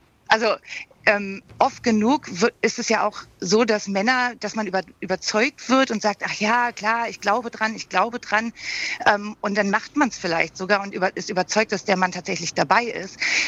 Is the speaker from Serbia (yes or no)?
no; East Germany, Germany; ich bin aus der DDR, also ich bin in der DDR geboren.